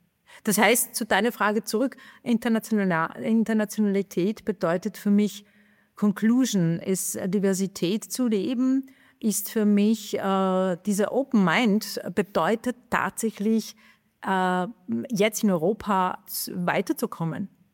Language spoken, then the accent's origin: German; Czechia; German is a second language; Ich bin eine Tschechin und das war eine Industriestaat.